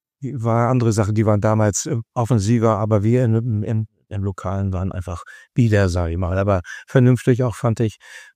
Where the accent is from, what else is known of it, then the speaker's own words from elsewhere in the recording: Rheinfelden, Baden-Württemberg, Germany; born there; ich bin Rheinfelder, gebürtiger Rheinfelder.